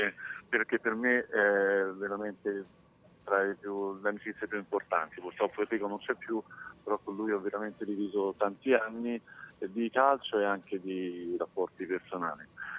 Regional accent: Rome, Lazio, Italy; siamo romani tutte e due veniamo da un quartiere popolare

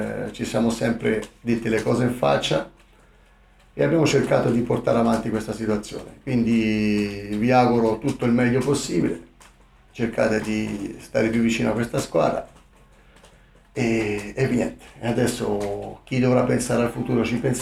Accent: Arezzo, Tuscany, Italy; sono orgoglioso prima di tutto di essere di Arezzo, perché io vivo ad Arezzo, i miei figli sono nati ad Arezzo

